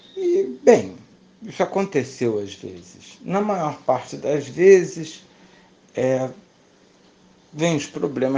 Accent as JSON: {"language": "Portuguese", "town": "Nova Friburgo", "region": "Rio de Janeiro", "country": "Brazil", "said": "Eu que vim do interior, né, de Nova Friburgo, e era tudo muito grande, muito novo, muito bonito."}